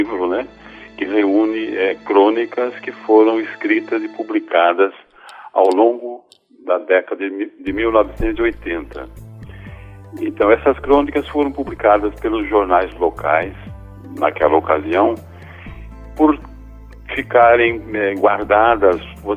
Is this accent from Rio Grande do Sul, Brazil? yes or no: no; Córrego do Bom Jesus, Minas Gerais, Brazil; lá na minha cidade, em Córrego do Bom Jesus, lá no sul de Minas Gerais, de onde eu sou